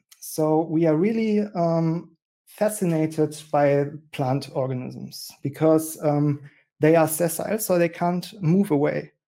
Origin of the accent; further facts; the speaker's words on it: Germany; English is a second language; from Germany, and as already said, excited to share with you some insights